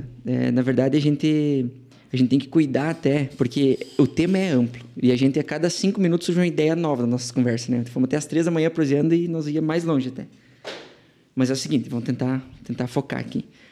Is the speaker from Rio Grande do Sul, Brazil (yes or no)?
yes; Rio Grande do Sul, Brazil; born there; eu sou gaúcho de nascimento, gremista de escolha, e sou engenheiro eletricista de formação e empreendedor da vida